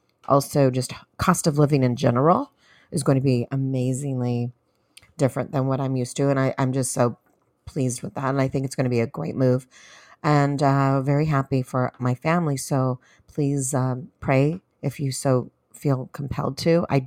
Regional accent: California, United States; Conservative voices like myself, who are from blue states, and I am from California.

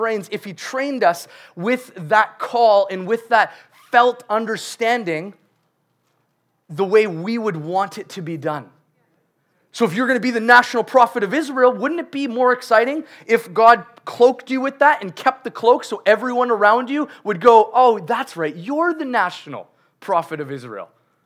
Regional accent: Canada; I know that we're Canadian

